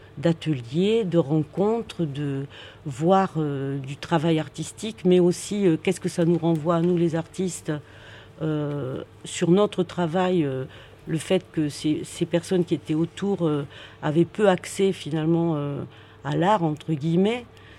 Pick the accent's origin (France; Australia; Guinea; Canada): France; Paris, Île-de-France; On vient de Paris, donc c'est qui ces Parisiens qui viennent s'installer là.